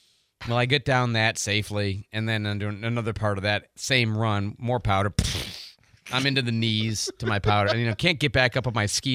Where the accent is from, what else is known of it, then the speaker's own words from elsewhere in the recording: Denver, Colorado, United States; That's where I grew up skiing in Denver.